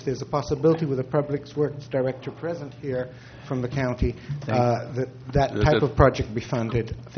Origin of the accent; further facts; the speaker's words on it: Los Osos, California, United States; from Los Osos.